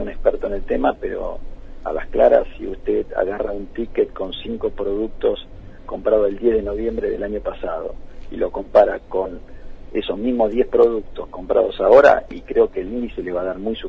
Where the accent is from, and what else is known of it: Argentina